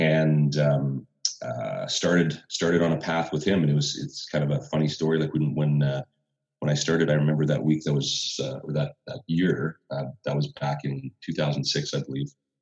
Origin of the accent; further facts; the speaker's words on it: Canada; But when I think, born and raised in Canada